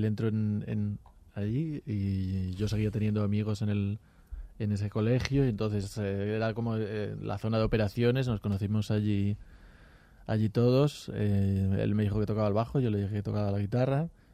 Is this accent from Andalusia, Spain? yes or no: no; Carabanchel, Community of Madrid, Spain; Yo soy de Carabanchel.